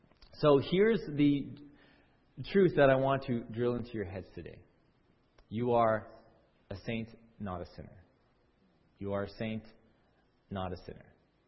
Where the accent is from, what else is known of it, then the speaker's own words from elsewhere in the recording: Alberta, Canada; I'm from Alberta, if you didn't know